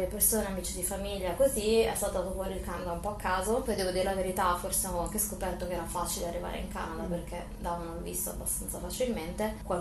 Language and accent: Italian; Bologna, Emilia-Romagna, Italy; io sono cresciuta a Bologna e ho vissuto a Bologna fino ai miei 19-20 anni. I miei genitori in realtà non sono di Bologna, mio papà è di Parma e mia mamma è sarda, quindi in realtà non ho famiglia a Bologna a parte i miei genitori.